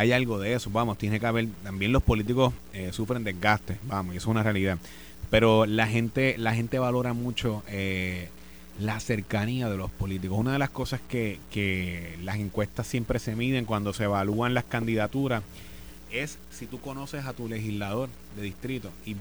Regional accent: Cupey, San Juan, Puerto Rico; also born or lived in Caimito; yo soy natural del distrito 4, yo soy hijo de Cupey, yo nací en Caimito, porque tengo una carretera 842 frente a la ferretería El Sol. Hasta los 8 años yo vivía ahí en Caimito y a los 10 años mis papás, luego del paso del huracán Georges, compran una casa en Coupey

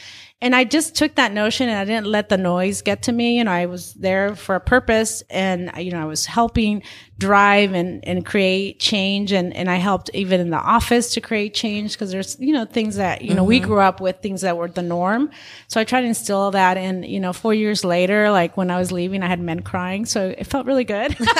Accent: Mexico; because I know the language, I'm Latina, I'm from Mexico, you know, I was born there.

